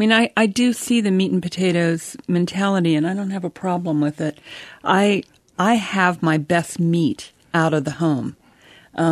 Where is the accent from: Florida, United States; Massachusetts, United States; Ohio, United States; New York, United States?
Ohio, United States; Columbus; My hometown of Columbus, Ohio, Charlotte.